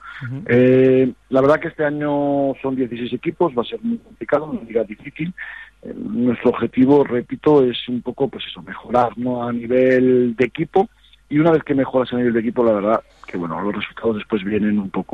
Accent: Cistierna, Castile and León, Spain; Yo soy de Cisterna, allí había mucha tradición

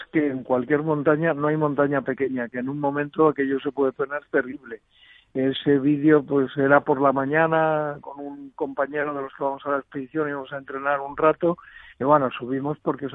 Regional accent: Ávila, Castile and León, Spain; born there; yo nací en Ávila, que todavía tengo familia en Ávila, que he pasado, no he vivido mucho tiempo, pero luego he pasado muchas temporadas allí con mis tías de niño, en los veranos

